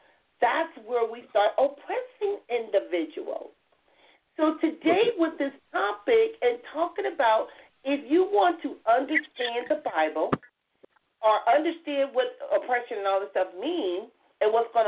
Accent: Compton, California, United States; Just because I grew up in Compton don't mean I'm ghetto.

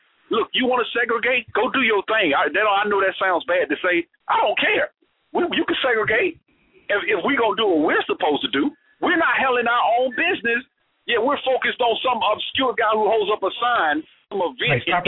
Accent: Alabama, United States; Governor Wallace, I'm from Alabama.

